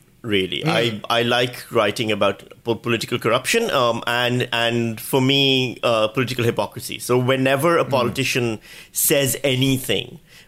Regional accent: Pakistan; I come from Pakistan where voter ID is standard.

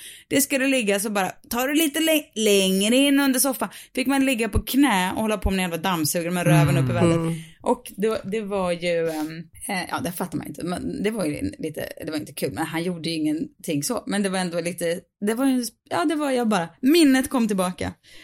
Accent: Mariestad, Västra Götaland County, Sweden; i Mariestad, min hemstad.

